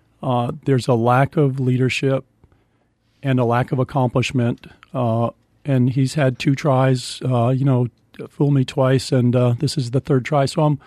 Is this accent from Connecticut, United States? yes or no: no; Vermont, United States; I got that from my grandparents, from my parents, from growing up in Vermont.